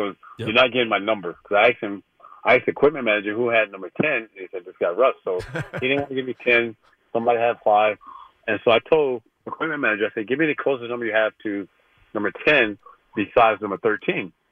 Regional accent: Tampa, Florida, United States; And Derek, we grew up in Tampa together.

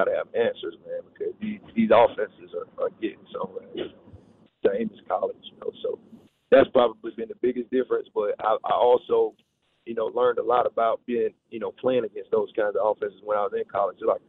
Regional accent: Georgia, United States; I'm from Coweta County.

